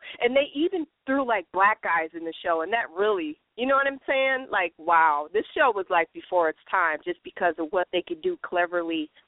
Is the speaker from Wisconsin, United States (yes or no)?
yes; Milwaukee, Wisconsin, United States; when people from Milwaukee are doing good things. It makes me feel so good inside, because I actually love my hometown.